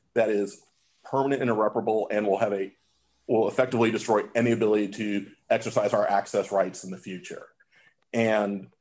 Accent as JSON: {"language": "English", "region": "Texas", "country": "United States", "said": "It's a case out of my home state, Texas"}